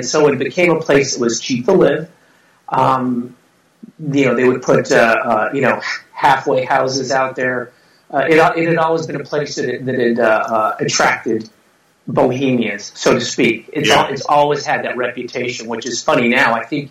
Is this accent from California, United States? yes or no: yes; California, United States; Well, I grew up in Southern California.